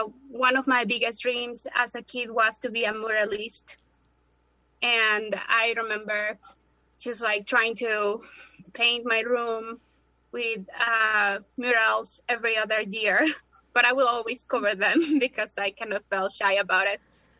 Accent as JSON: {"language": "English", "region": "Puebla", "country": "Mexico", "tie": "born or raised there", "said": "I grew up in Puebla, Mexico. I lived there most of my life."}